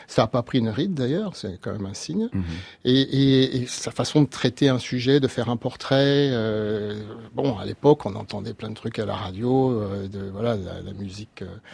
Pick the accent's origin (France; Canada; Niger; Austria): France; je suis breton basque